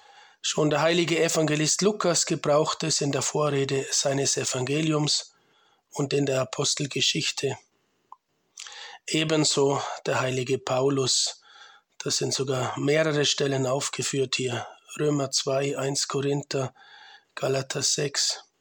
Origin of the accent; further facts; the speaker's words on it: Bayreuth, Bavaria, Germany; now in Liechtenstein; Komme aus Deutschland ursprünglich, bin in der Diaspora geboren, aufgewachsen in Bayreuth in Oberfranken. Geboren 1977 am 3.6.